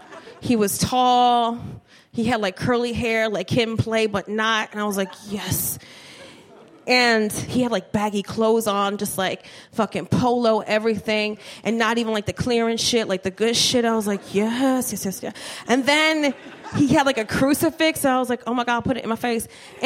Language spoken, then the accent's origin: English; Trenton, New Jersey, United States; Like, telling people, like, I'm from Trenton, and it was, like, Italian, Irish, and Polish was exotic.